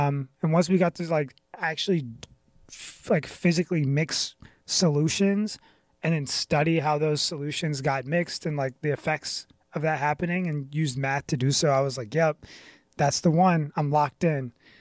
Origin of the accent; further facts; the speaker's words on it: Richmond, Virginia, United States; So I'm from Richmond, Virginia. I grew up in Richmond, like in a, like a pretty strong black community.